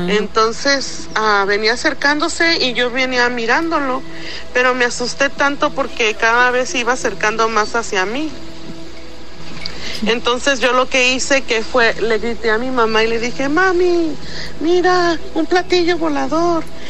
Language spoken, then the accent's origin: Spanish; Fortín de las Flores, Veracruz, Mexico; now in Dallas, United States; Cuando era niña, yo soy de aquí de Dallas, pero me crié en Fortín de las Flores, Veracruz. Y allá estudié desde que era niña, la primaria, la secundaria.